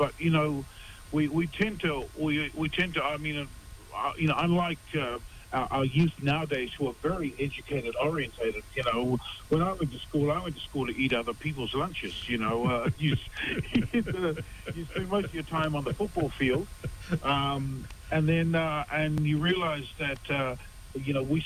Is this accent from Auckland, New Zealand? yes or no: yes; Auckland, New Zealand; I grew up in South Auckland, Viscount Primary School, Arahanga Intermediate, Mangere College.